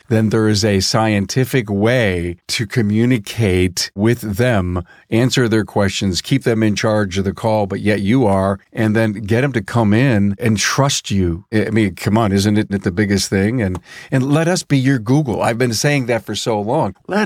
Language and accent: English; Buffalo, New York, United States; He's from Cleveland. I'm from Buffalo.